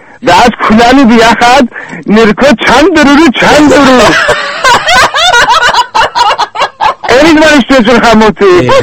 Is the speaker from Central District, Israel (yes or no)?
yes; Tnuvot, Central District, Israel; אני עובד בא ממושב של תימנים, מושב תנובות שנמצא באזור השרון.